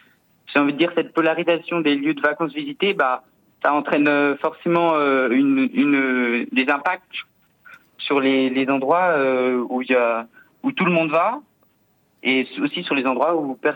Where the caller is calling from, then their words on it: Bourgogne-Franche-Comté, France; Alors moi, je viens de Bourgogne et je voulais donner mon avis